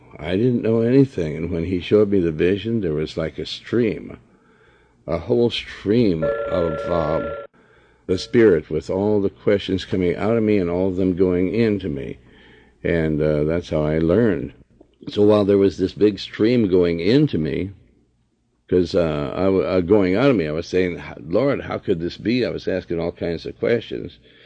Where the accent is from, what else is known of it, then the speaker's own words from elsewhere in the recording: Chapel, Missouri, United States; born there; I was born in the Ozarks in Chapel, Missouri